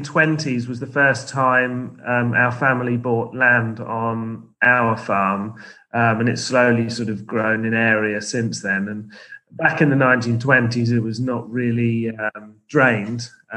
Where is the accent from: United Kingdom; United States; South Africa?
United Kingdom; East Midlands; So I'm from the Fens, so the low-lying part of Lincolnshire, not the wolds and the rolling hills that maybe most people think of. So it's all a sort of human-drained area, if you like, but with its own uniqueness